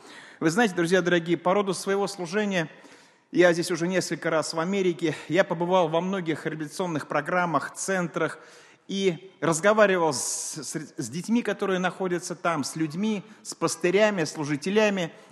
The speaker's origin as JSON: {"language": "Russian", "country": "Russia", "said": "я из России. В России нахожусь в миссионерском служении."}